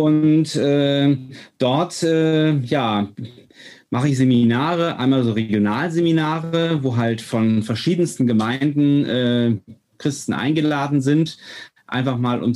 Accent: Northern Germany, Germany; Wir sind ganz, ich sag mal so, ungläubig aufgewachsen, wie also wir sind Norddeutsche. Und ja, man ist getauft gewesen, man ist konfirmiert gewesen, aber hatte keine Ahnung von Jesus.

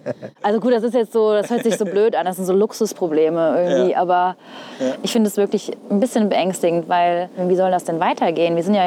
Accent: Hesse, Germany; Ich bin ja ein hessisches Mädchen irgendwie auch und war beim Hessentag, der in meiner Heimatstadt war in diesem Jahr.

